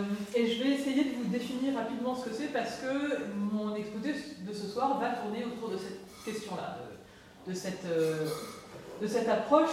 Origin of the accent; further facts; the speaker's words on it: Grand Est, France; en fait, j'ai grandi dans les Vosges